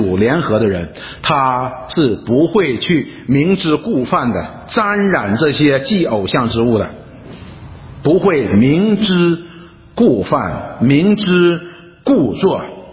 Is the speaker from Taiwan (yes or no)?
no; China; 你我们中国人喜欢看看热闹的